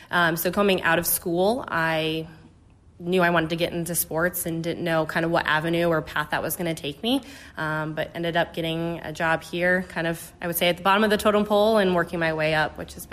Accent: Charleston, Illinois, United States; So I'm from a small town in Illinois, Charleston, Illinois

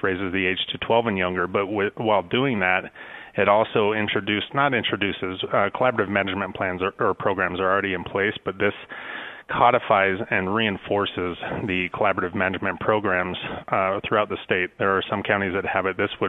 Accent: La Salle, Colorado, United States; I grew up in La Salle, Colorado, and I went to Valley High School back in the 90s

